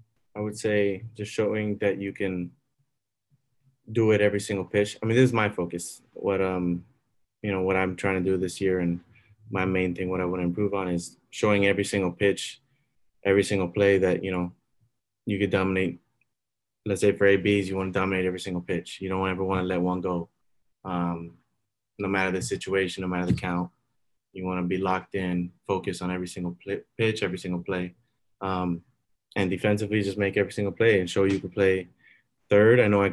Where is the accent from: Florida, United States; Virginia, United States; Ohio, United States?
Florida, United States; Miami; You know, I grew up in Miami. I'm born and bred.